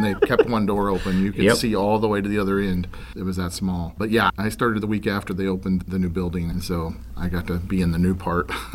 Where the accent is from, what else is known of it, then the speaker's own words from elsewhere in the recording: Illinois, United States; Originally from Illinois, as you mentioned. Also, I was in a military family, so we moved around quite a bit, but my grandparents on my mother's side have a farm in Illinois.